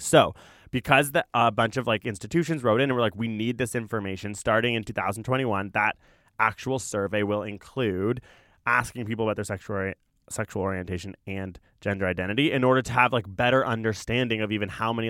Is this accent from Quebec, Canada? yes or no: no; Toronto, Ontario, Canada; where I grew up is considered Toronto. So I'm claiming that I grew up in Toronto, even though I grew up in East York.